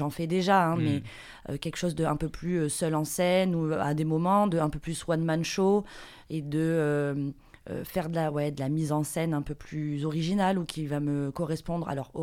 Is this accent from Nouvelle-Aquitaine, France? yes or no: no; Marseille, Provence-Alpes-Côte d'Azur, France; je suis native de Marseille, oui, j'ai le droit.